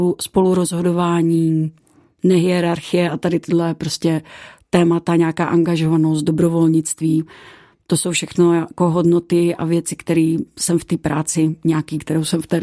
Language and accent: Czech; Brno, South Moravian Region, Czechia; protože já jsem z Brna, tak říkám, to asi jako nevíde.